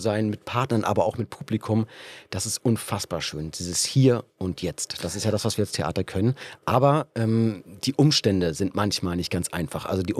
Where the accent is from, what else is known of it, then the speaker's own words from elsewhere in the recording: Hamburg, Germany; bin dann zurück nach Hamburg, wo ich groß geworden bin